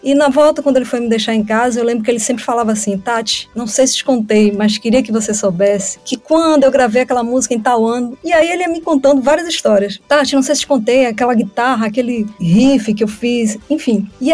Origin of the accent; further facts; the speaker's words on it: Feira de Santana, Bahia, Brazil; aos 7 anos de idade, eu fui convidada para fazer parte de uma banda infantil, lá em Feira de Santana, na minha terra